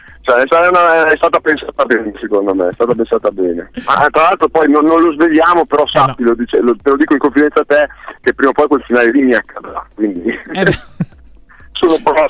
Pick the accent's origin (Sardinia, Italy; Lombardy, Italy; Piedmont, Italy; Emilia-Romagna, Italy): Lombardy, Italy; Milan; io sono un trentino importato, in realtà sono un milanese, ho molti amici giù